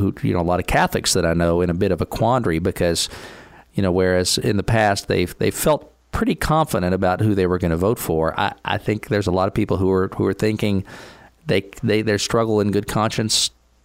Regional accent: United Kingdom; now in United States; As a Brit who spends a good bit of time observing things over here in the States

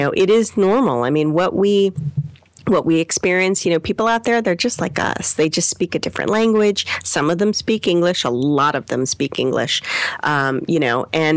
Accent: United States; I am also American, but you know, anyway.

